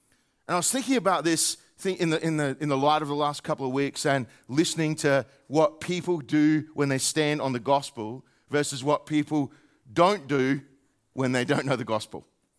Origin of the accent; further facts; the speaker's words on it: Australia; it's really interesting to have the privilege of being an Australian who's coming from a different outside perspective